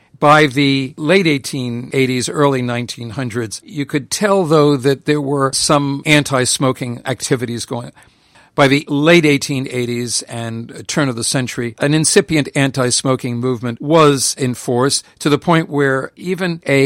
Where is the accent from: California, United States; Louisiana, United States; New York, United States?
New York, United States; I grew up in Long Island near Rock Hall